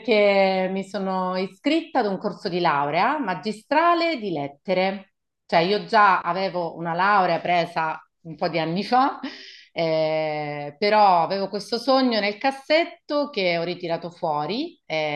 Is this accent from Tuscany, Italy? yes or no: no; Catanzaro, Calabria, Italy; io sono nata a Catanzaro, ho vissuto a Catanzaro fino all'età di 18 anni, quindi ho frequentato le scuole lì fino alla fine dei superiori. Poi mi sono trasferita a Cosenza, quindi sono rimasta sempre in Calabria per l'università.